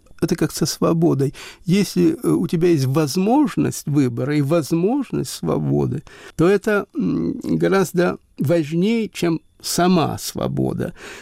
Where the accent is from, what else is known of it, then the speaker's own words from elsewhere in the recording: Chernivtsi, Chernivtsi Oblast, Ukraine; я вырос в Западной Украине, в городе Черновцы. Это бывшая Австрия, после Королевства Румынии, после Советский Союз, теперь, наконец, Украина.